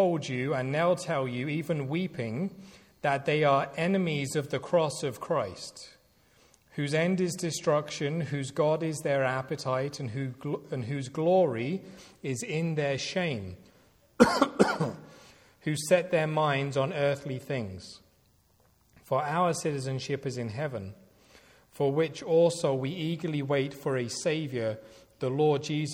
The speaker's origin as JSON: {"language": "English", "region": "England", "country": "United Kingdom", "tie": "born or raised there", "lives_now": "Toronto, Canada", "said": "As the accent does betray, it is not purely Canadian. I spent most of my life in England, and so that is kind of the underlying trait of the accent, I guess you could say, that you hear in there."}